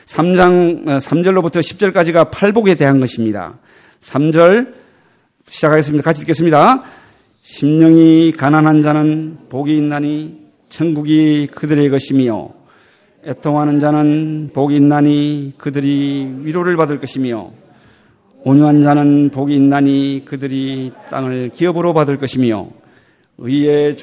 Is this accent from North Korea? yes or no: no; South Korea; 저는 한국 사람입니다.